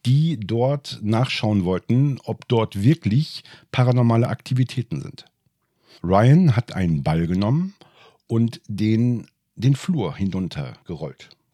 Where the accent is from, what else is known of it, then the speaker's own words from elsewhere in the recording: Aurich, Lower Saxony, Germany; als ich als kleiner Junge in den Bibliotheken von Aurich rumgestöbert habe nach paranormalen Sachen